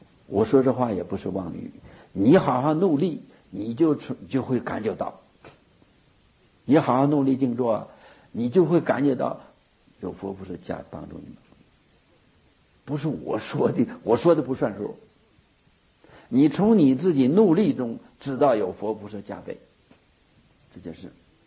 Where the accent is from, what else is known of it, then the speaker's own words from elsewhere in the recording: China; 他我们中国人称他为圣人